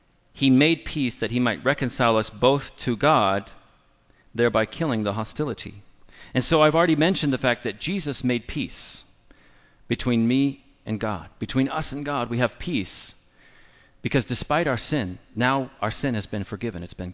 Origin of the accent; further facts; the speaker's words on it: California, United States; I know her because she's from, you know, my hometown in Central California.